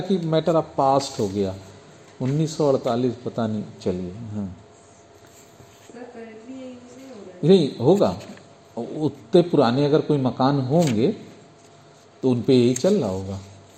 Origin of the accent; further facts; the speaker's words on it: Uttar Pradesh, India; अपने का मतलब उत्तर प्रदेश, क्योंकि हम लोग किस प्रदेश के निवासी हैं?